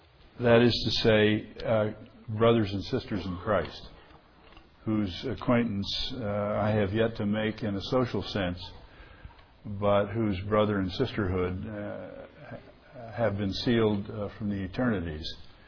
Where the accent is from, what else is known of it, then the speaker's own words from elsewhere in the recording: Ireland; not because I'm Irish, but because Jesus reigns.